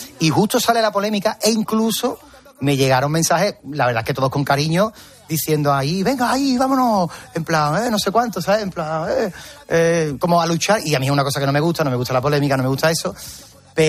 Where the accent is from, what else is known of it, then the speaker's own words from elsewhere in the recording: Cádiz, Andalusia, Spain; Yo vengo de Cádiz y nosotros tenemos containers y containers de palabras, de términos, de acentos.